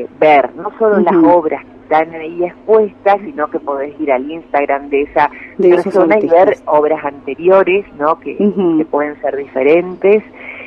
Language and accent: Spanish; Paso de los Libres, Corrientes, Argentina; Somos dos artistas de Paso de los Libres.